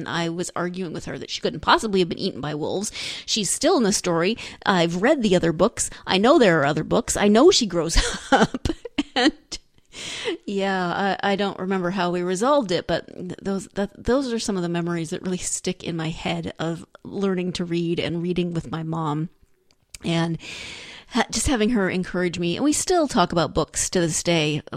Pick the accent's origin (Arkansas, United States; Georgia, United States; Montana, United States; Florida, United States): Montana, United States; My hometown is about 1,000 people, and I was convinced that my mom's hometown was a city, even though no one outside of Montana would consider Libby, Montana a city.